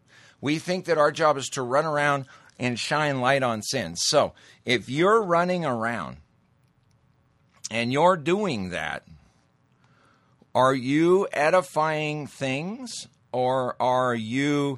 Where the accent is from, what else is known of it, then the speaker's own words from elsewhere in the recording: Montana, United States; It's super Hollywoodized and blown out of proportion, for sure, big time, but I grew up in Montana.